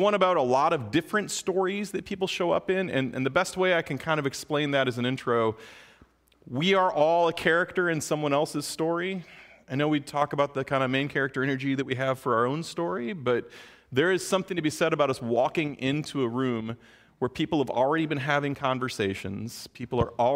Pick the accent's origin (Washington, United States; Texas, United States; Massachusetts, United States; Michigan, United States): Michigan, United States; I am from Michigan. I grew up in the Presbytery of Detroit. This is like coming home for me